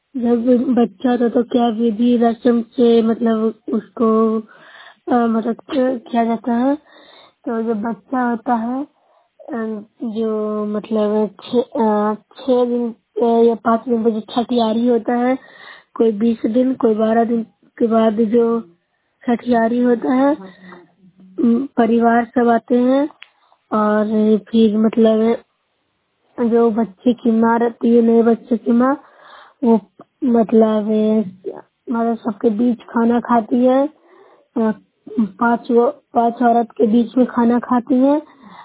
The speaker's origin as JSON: {"language": "Hindi", "town": "Noorsarai", "region": "Bihar", "country": "India", "said": "मैं नोसराय प्रखंड से हूँ, जिला नालंदा के निवासी हूँ।"}